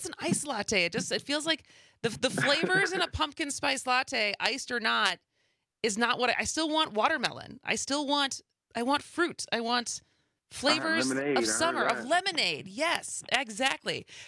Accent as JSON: {"language": "English", "town": "Madison", "region": "Wisconsin", "country": "United States", "tie": "born or raised there", "said": "Because I grew up in Madison, and it's a lot more humid in Madison than it is in Milwaukee, no matter what."}